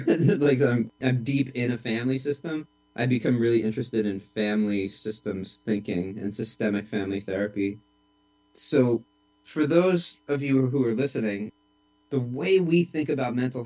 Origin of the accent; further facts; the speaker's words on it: New York City, New York, United States; I'm going to be 50 years old in a couple months, and I grew up in New York City and was part of the punk scene there starting when I was 14